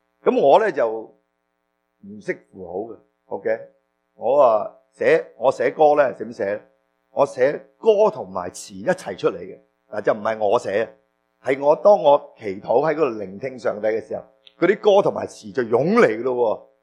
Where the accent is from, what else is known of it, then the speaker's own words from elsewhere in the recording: China; 我哋中国人有我哋一套嘅宗教包袱